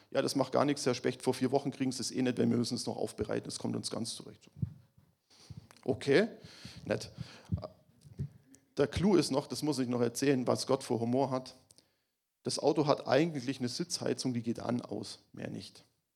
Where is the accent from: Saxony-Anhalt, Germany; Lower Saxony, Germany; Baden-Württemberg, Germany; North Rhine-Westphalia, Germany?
Baden-Württemberg, Germany; Stuttgart; Man muss vielleicht dazu sagen, wir kommen beide aus der Stuttgarter Gegend. Wir kennen Stuttgart ein bisschen.